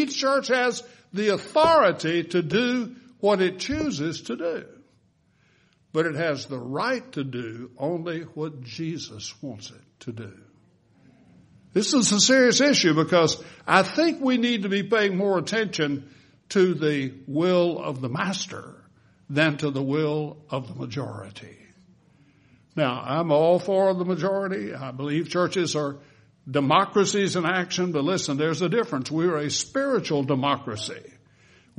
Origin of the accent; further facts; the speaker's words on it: Louisiana, United States; I grew up in Wynn Parish, and there are lots of little country churches scattered all out through the side there